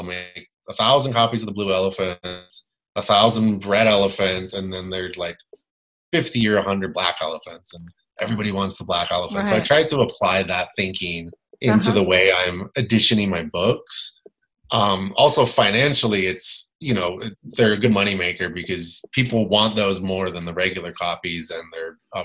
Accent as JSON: {"language": "English", "region": "Florida", "country": "United States", "said": "I don't love the snow and the ice because I'm from Florida."}